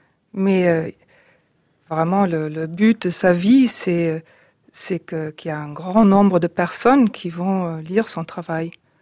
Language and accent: French; Germany; c'est un peu l'ironie de l'histoire que moi, en tant qu'Allemande